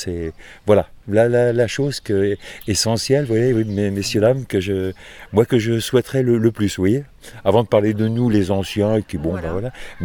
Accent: Valence, Auvergne-Rhône-Alpes, France; now in Pont, France; parce que je suis pas originaire d'ici, mais de la Drôme, de Valence

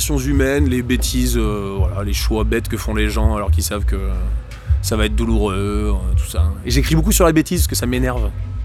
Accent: United States; born there; first language English; French is a second language; On a vécu aux États-Unis, je suis né aux États-Unis. Et l'anglais est ma langue maternelle et toutes mes influences sont plutôt anglophones.

